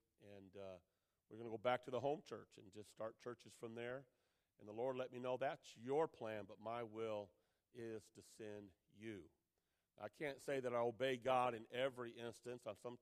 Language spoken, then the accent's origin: English; Detroit, Michigan, United States; I get to stay in my hometown of the Detroit Metro District. Been there all my life.